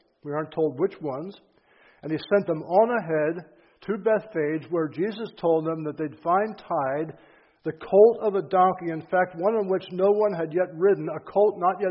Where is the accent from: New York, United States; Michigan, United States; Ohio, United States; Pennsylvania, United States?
Pennsylvania, United States; Manheim; I grew up in Mannheim in Lancaster County. There were, I think, about 3,000 people in the town at the time.